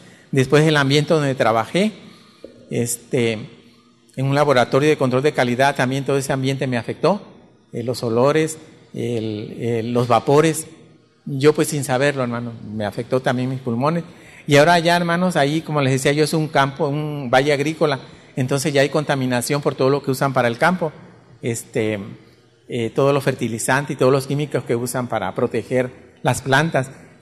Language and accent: Spanish; Veracruz, Mexico; Yo soy de Veracruz, hermanos, para los que no saben. Soy jarocho de corazón